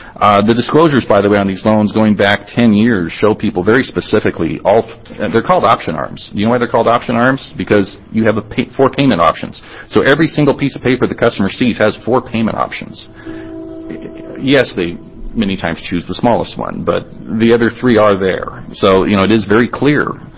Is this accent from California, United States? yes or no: yes; California, United States; I'm from California back in the... I did loans in California up until 93.